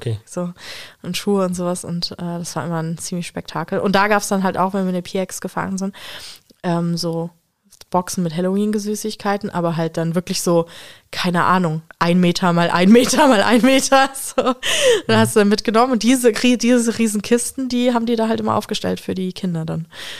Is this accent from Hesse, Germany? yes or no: yes; Frankfurt, Hesse, Germany; Ich bin an der amerikanischen Besatzungszone aufgewachsen in Frankfurt